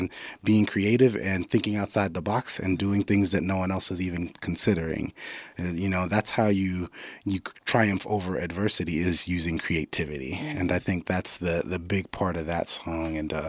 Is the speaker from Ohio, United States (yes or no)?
no; Fort Lauderdale, Florida, United States; Both of us are from the Caribbean, but we're born in, you know, we're from Fort Lauderdale, raised in Fort Lauderdale in South Florida.